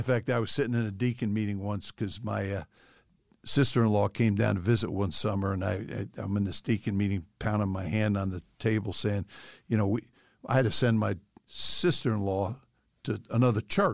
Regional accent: South River, New Jersey, United States; Right. I grew up in South River, New Jersey.

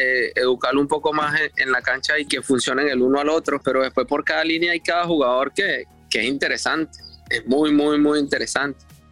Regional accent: Venezuela; y después como venezolano, después como patriota fuera de nuestro país

